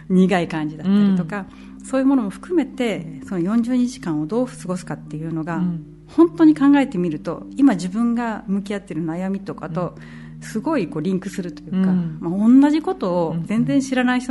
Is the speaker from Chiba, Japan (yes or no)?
yes; Kashiwa, Chiba, Japan; 私の地元の柏にずっと200年以上続いているお遍路があるんですね、